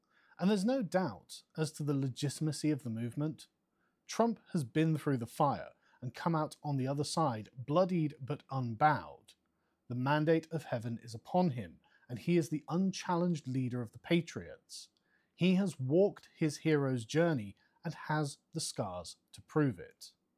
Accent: England, United Kingdom; As an Englishman, I look into American politics from the outside

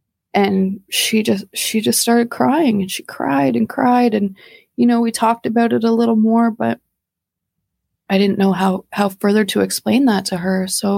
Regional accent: Canada; we're Canadian.

